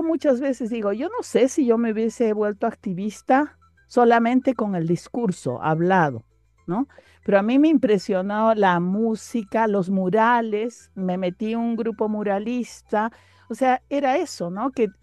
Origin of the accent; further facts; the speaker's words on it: Cusco, Peru; quechua, soy del Cusco.